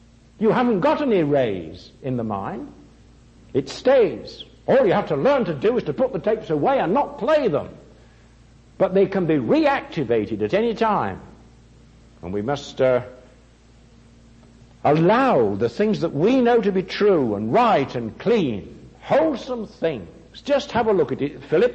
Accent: England, United Kingdom; now in United States; I've been coming here since, 1958? So by this time I'm American, really. I'm really no longer English.

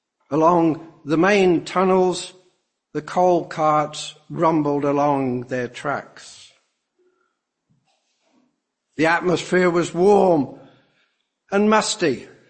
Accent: Coventry, West Midlands, United Kingdom; close to my hometown of Coventry.

